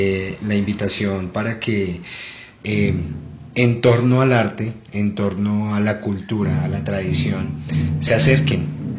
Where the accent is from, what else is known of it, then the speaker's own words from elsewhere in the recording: Colombia; de dónde viene toda esta riqueza cultural que nosotros como colombianos tenemos.